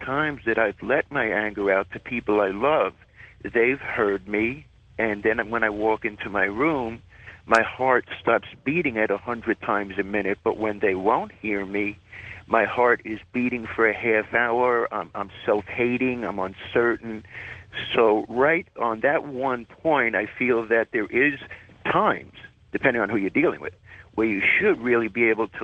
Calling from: Canada; Hi, this is … I'm calling from Canada.

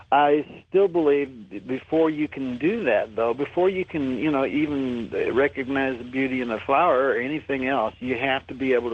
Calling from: Roswell, New Mexico, United States; I'm calling from Roswell, New Mexico.

